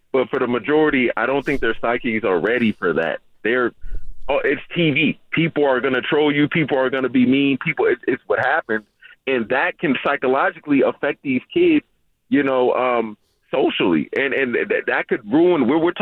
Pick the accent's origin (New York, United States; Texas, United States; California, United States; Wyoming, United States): California, United States; San Francisco